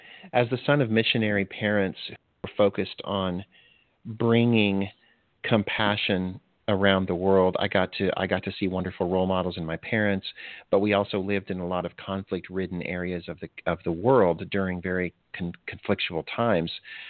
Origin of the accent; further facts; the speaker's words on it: DR Congo; also born or lived in Botswana; I grew up in Africa. My parents were missionaries, and I spent most of my early year in Zaire, which is now the Democratic Republic of Congo, and then Botswana.